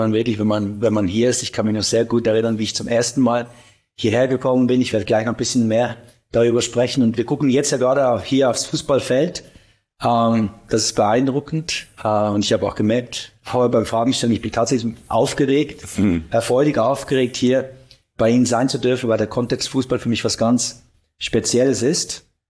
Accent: Basel, Basel-Stadt, Switzerland; Jetzt komme ich aus Basel

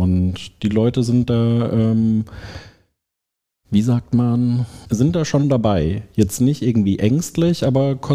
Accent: Rhineland, Germany; Also ich bin ja Rheinländer

